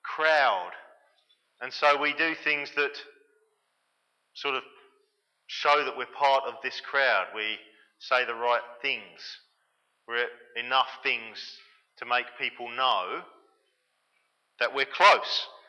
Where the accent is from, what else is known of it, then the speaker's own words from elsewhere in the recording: England, United Kingdom; I'm English and you can't take that out of me, I don't think.